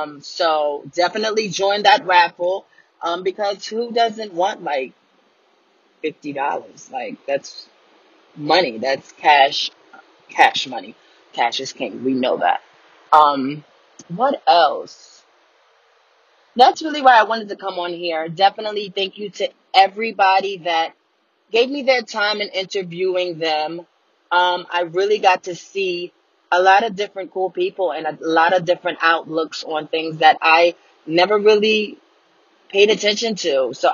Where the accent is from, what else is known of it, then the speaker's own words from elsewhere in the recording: New Jersey, United States; I am from New Jersey, born and raised.